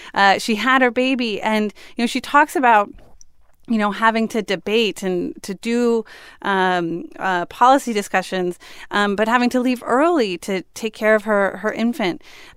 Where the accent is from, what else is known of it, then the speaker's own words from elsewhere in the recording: Columbus, Ohio, United States; So Liz is a city councilwoman from actually my hometown in Columbus, Ohio. So it's a lot of Ohio pride here.